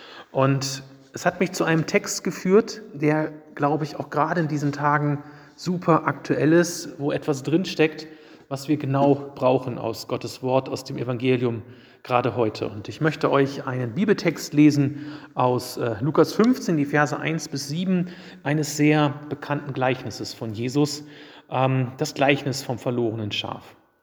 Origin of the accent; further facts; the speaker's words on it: Wolfenbüttel, Lower Saxony, Germany; in Wolfenbüttel, Niedersachsen, wo ich aufgewachsen bin.